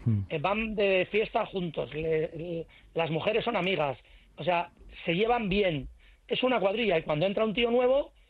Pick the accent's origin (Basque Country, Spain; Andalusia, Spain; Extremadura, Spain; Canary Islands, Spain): Basque Country, Spain; Tolosa; Soy Tolosa.